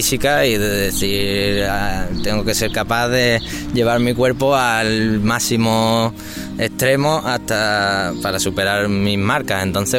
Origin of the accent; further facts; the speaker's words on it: Seville, Andalusia, Spain; soy de aquí de Sevilla